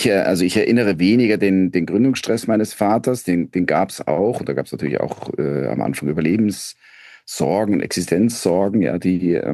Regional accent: Munich, Bavaria, Germany; ich bin aufgewachsen, ich bin Kind der 70er Jahre, ja. Am Ende des Tages bin in Solln, im Süden von München, groß geworden.

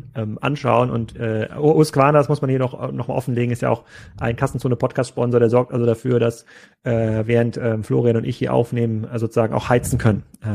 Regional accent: Gettorf, Schleswig-Holstein, Germany; der hier in Gettorf, meinem Heimatort, so eine Bioenergie-Geschichte baut

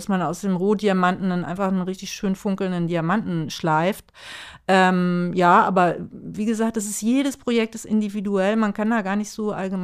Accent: Northern Germany, Germany; Auch als Norddeutsche, ja.

